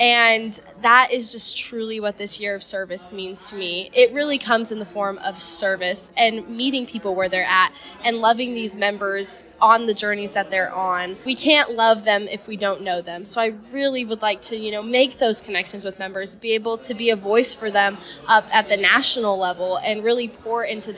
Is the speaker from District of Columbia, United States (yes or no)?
no; New Mexico, United States; I come from New Mexico, where we're very traditional agriculture based in our SAEs.